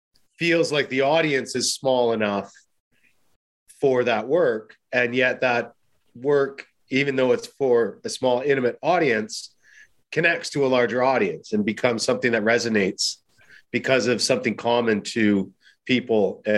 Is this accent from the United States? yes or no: yes; California, United States; And I spent a lot of time growing up in California.